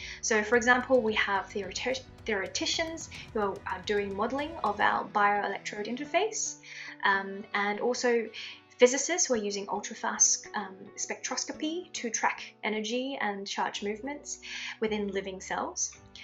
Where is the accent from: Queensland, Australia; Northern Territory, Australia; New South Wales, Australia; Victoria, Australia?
New South Wales, Australia; also born or lived in China; I was born in China, but I grew up in Australia, in a very quiet region called the Central Coast.